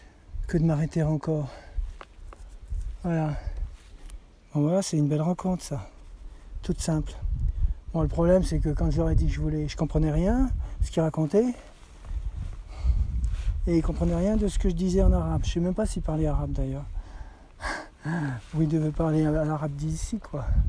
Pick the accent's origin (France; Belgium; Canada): France; J'ai compris qu'ils me demandaient si je venais de Beyrouth, alors je lui ai dit que j'étais français.